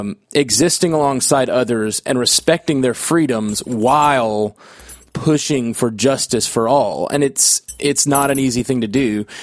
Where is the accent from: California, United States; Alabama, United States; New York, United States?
Alabama, United States; Maybe it's from where, maybe it's because I am from Alabama.